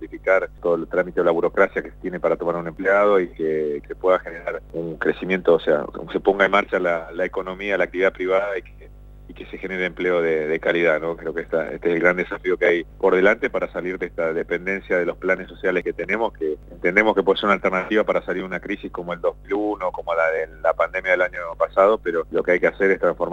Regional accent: Neuquén, Argentina; somos muchos los argentinos y neuquinos que queremos un cambio

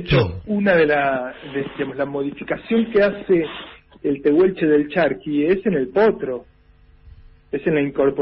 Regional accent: Carmen de Patagones, Buenos Aires Province, Argentina; Yo la comí durante toda mi infancia en Patagones, en Carmen de Patagones, ¿verdad?

